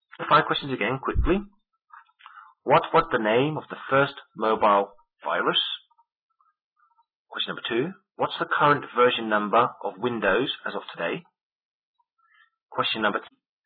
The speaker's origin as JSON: {"language": "English", "region": "England", "country": "United Kingdom", "said": "I'm English, so we haven't got very good American accents"}